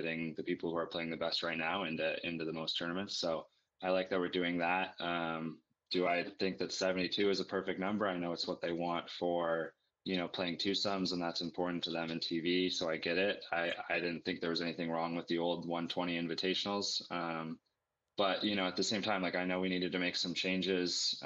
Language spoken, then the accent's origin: English; Colorado, United States; I'm a big Broncos fan. I'm from Colorado.